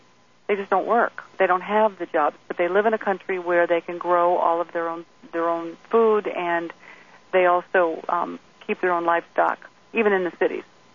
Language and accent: English; Toledo, Ohio, United States; I grew up in poverty. I was born in Toledo, Ohio, and it was a very, I was dirt poor, and that what I mean by that is I had no grass.